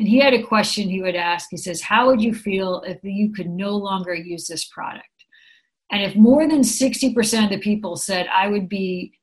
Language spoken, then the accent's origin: English; San Francisco, California, United States; So originally I'm from San Francisco. This is not a Dutch accent.